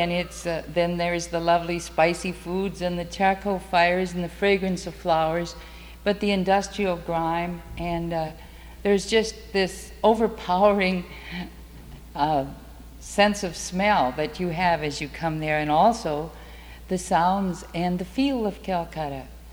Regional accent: Wanamingo, Minnesota, United States; For you people that don't know it, that is my hometown, Wanamingo.

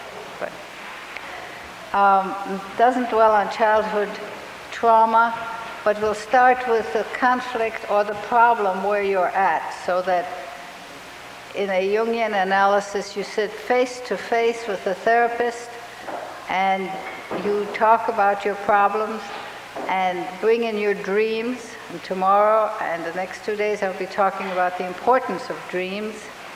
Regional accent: Minneapolis, Minnesota, United States; As you heard yesterday, I'm from Minneapolis and I am a retired therapist.

